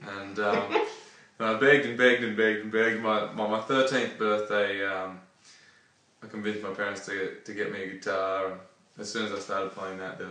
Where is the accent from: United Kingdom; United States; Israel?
United Kingdom; Newcastle, North East England; I grew up in Newcastle.